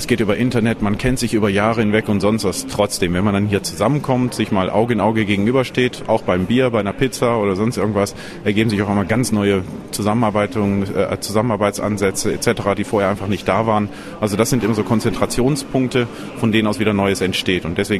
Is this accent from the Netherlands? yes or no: yes; Netherlands; German is a second language; Die holländische Regierung, ich bin ja Holländer